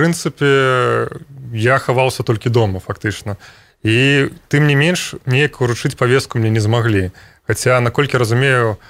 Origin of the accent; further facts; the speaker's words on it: Brest, Brest Region, Belarus; я сам з Брэста